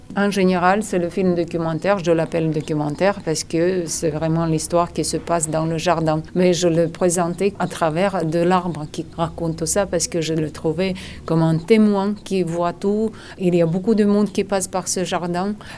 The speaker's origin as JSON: {"language": "French", "country": "Azerbaijan", "lives_now": "Monaco", "said": "moi je suis de l'Azerbaïdjan, j'habite ici pendant 5 ans"}